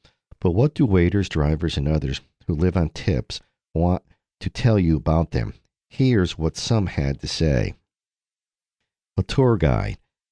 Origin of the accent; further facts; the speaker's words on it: Memphis, Tennessee, United States; I grew up in Memphis with older parents. My father was born in 1900, and I lived in a very sheltered life.